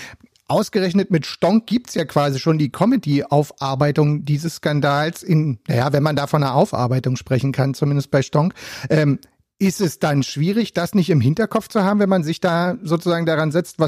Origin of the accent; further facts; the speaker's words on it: Berlin, Germany; ich bin waschechter Berliner und damit auch mit dir im Ohr groß geworden oder zumindest ja erwachsen geworden.